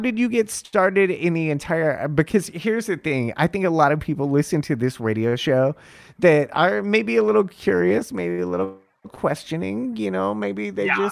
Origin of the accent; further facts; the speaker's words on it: Mount Morris, Michigan, United States; because I'm from Mount Morris, which is a smaller town a little bit north, like maybe like 5 or 10 minutes north of Flint.